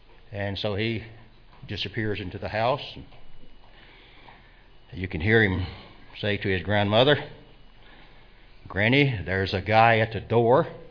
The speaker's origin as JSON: {"language": "English", "region": "the South", "country": "United States", "said": "I am one of those, did he say humble or humble, people from the South."}